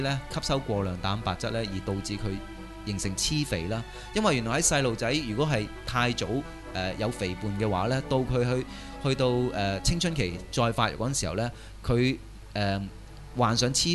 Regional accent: Hong Kong; 我们香港人

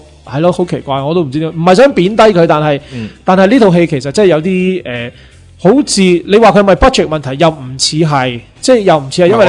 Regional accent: Hong Kong; 个 taste 同我哋香港人唔同

